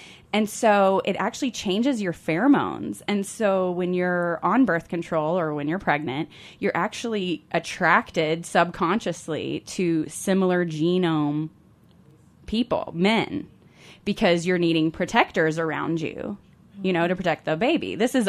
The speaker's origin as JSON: {"language": "English", "town": "Louisville", "region": "Kentucky", "country": "United States", "tie": "born or raised there", "said": "I grew up in Louisville, Kentucky, and pretty much when you turned 16, you got on birth control."}